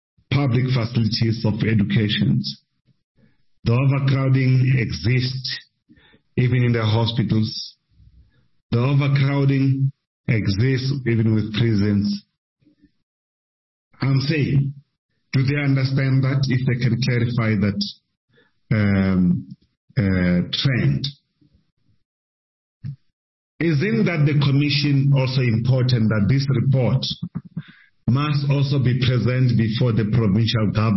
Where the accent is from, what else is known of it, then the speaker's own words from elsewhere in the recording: Tembisa, Gauteng, South Africa; I'm coming from Tembisa, stay in Tembisa.